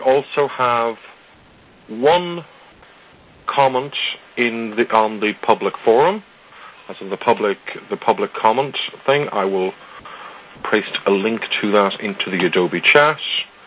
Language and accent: English; Ireland; a bit like Oscar Wilde, I am Irish.